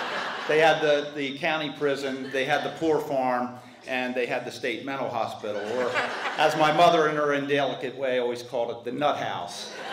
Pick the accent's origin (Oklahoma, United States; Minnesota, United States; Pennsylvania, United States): Pennsylvania, United States; West Chester; I was raised in Westchester, which is a really nice little town about 25 miles west of Philadelphia.